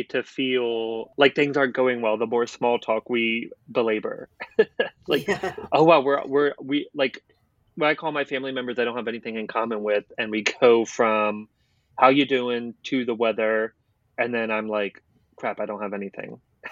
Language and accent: English; Portsmouth, Virginia, United States; born there; So I was born in Portsmouth, Virginia, but my mom was in the Navy. So I moved around a lot.